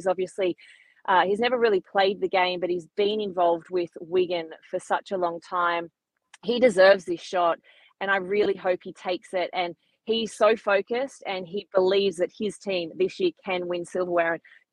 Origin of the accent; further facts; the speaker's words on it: Australia; Yes, I'm Australian. I am a proud Aussie